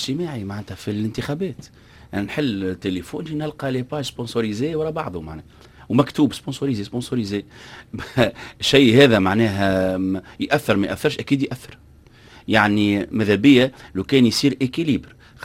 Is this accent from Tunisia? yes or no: yes; Tunisia; موجود من عام 94 عندنا في تونس مجلس الجهات والاقاليم